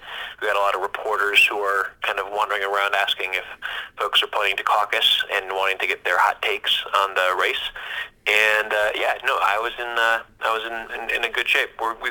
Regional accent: Iowa, United States; watching what was happening both in my home state of Iowa and across the country.

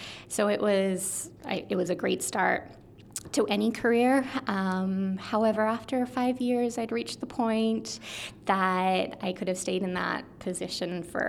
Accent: Australia; So I grew up in Australia. I'm also Canadian.

